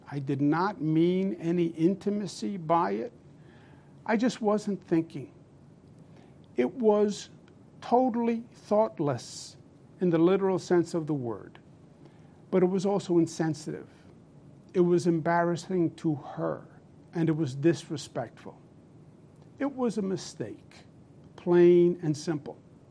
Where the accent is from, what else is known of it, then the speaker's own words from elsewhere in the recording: New York, United States; I am a New Yorker, born and bred.